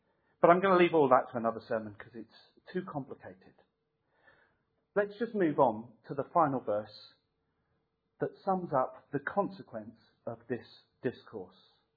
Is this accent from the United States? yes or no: no; United Kingdom; This is, we can get, as British people, quite down in the mouth.